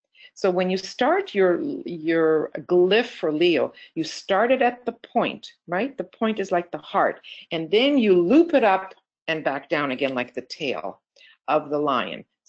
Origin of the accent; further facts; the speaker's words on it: Canada; I'm a Canadian. I'm not involved with American politics, but you know, it's on the news all the time.